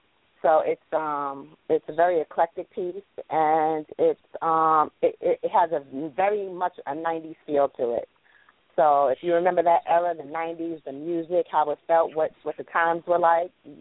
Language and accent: English; Bronx, New York, United States; Yeah, I'm originally from the Bronx, and now I live in Midtown